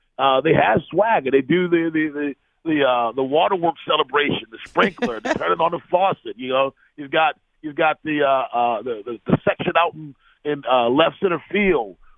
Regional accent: Baltimore, Maryland, United States; born or raised there

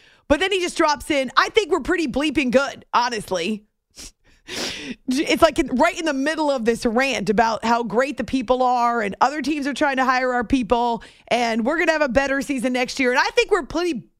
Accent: New England, United States; when I was growing up in New England, the Yankees were a team that I loved to root against.

